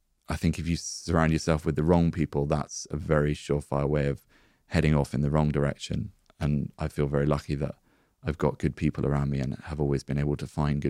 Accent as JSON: {"language": "English", "country": "United Kingdom", "said": "We're British, and I'm like, oh no."}